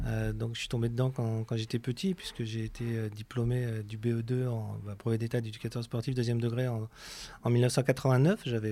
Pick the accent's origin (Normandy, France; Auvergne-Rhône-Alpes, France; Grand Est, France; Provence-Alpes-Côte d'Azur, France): Normandy, France; Deauville; Ouais, alors moi je suis de Deauville, oui. Donc la plus belle ville du monde. Et donc je suis Deauvillé.